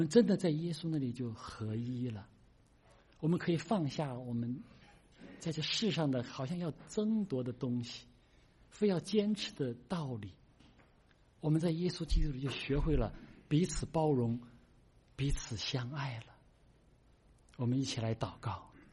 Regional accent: China; now in United States; 我是从大陆来的，我现在拿的是美国护照

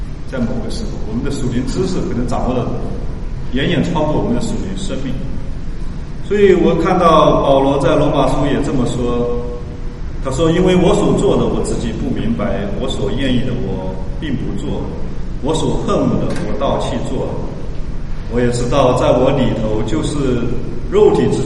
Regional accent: China; now in United States; 相信在美国的这些我们中国人都会做体检

